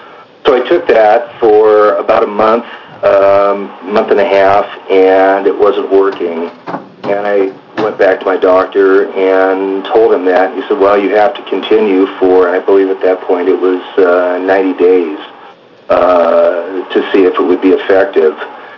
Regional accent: Bend, Oregon, United States; I am from Bend, Oregon.

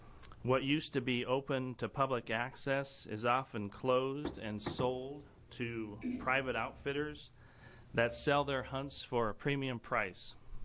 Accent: Portland, Oregon, United States; Even though that I grew up in Northeast Portland, it was my grandfather in Pennsylvania that taught me to love the outdoors.

